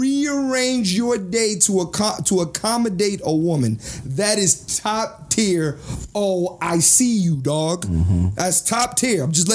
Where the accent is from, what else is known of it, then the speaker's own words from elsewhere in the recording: Philadelphia, Pennsylvania, United States; If we're in Philadelphia, Pennsylvania, if we're in my hometown.